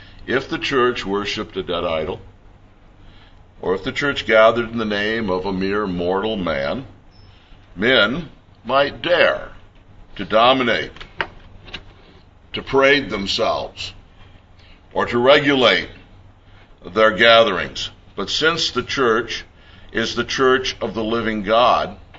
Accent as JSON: {"language": "English", "country": "United States", "said": "Now, it's easy for me as an American to understand what's being said here."}